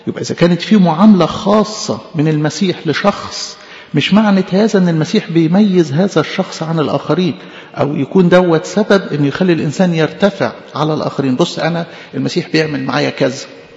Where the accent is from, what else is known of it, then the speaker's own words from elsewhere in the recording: Egypt; احنا كمصريين مالناش فضل